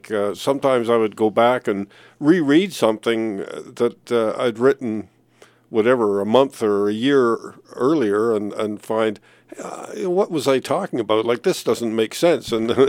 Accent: Ontario, Canada; also born or lived in England; I was born in England, grew up in Ontario, came to Vancouver as a geology student

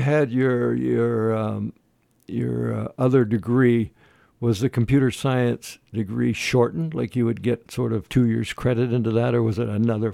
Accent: Burnaby, British Columbia, Canada; now in Prince George, Canada; that was the first place that I came from Burnaby when I moved up.

